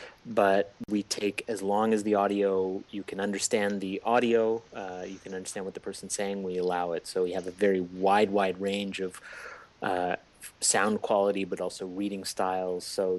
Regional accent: Montreal, Quebec, Canada; I am from Montreal. Yeah, I've bounced around a little bit and lived some other places, but kept coming back here.

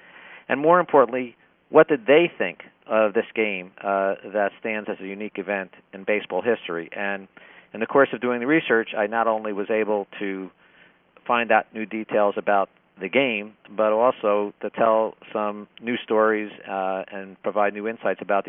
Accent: Livingston, New Jersey, United States; Well, I grew up in Livingston, New Jersey, which is not too far from New York.

